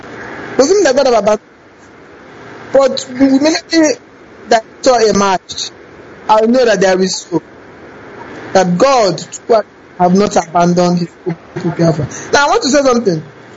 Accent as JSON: {"language": "English", "town": "Aguata", "region": "Anambra", "country": "Nigeria", "said": "I am from Aguata."}